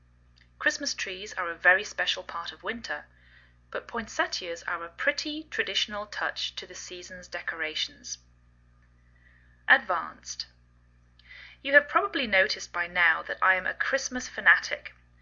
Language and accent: English; England, United Kingdom; now in United States